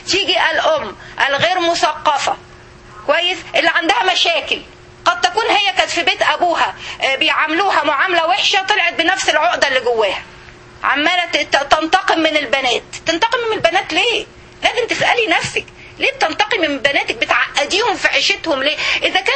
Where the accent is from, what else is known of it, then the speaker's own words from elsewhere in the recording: Egypt; عندنا في مصر